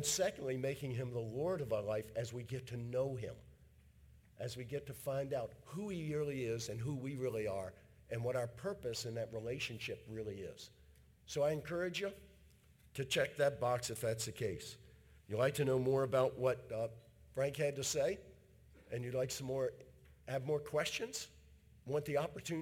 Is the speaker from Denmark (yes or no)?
no; Ireland; Actually, I got up and walked out 6 times because I'm Irish and a slow learner.